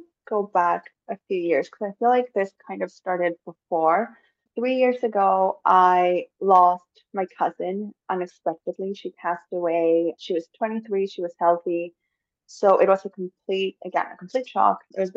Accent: Mexico; moved away as an adult; now in Canada; I am 30 years old. I just turned 30 a few months ago. I am originally from Mexico, but I've been living in Canada for the last 11 years.

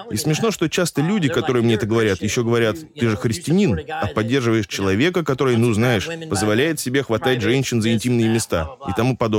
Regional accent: Sturgis, Michigan, United States; из моего родного города Стерджес, Мичиган

